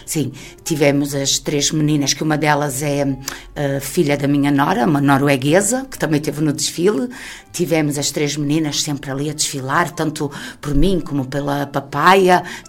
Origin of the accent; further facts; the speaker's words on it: Brazil; now in Portugal; Apesar de não ser vianense, porque eu sou uma brasileira, mas sou a brasileira mais minhota que existe